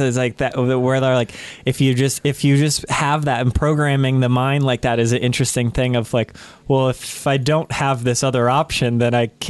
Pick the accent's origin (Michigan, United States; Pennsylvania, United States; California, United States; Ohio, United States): Pennsylvania, United States; I grew up in Pennsylvania.